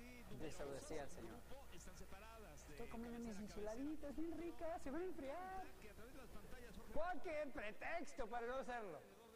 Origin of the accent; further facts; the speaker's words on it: Querétaro, Mexico; yo vengo de México, de Querétaro